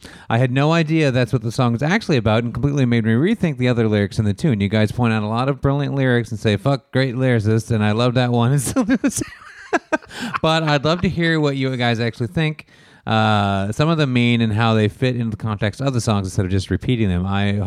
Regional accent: Toronto, Ontario, Canada; I'm from Toronto, was only about 7 at the time.

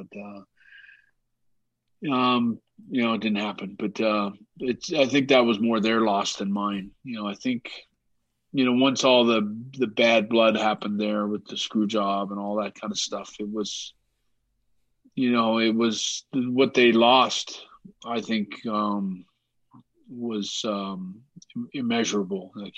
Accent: Canada; It's kind of, you know, it's very, it's a unique place, and there's a temperament that Canadians always have a good temperament. And, you know, I think we're a better place because, you know, Canada, for the most part, we actually don't mind wearing masks

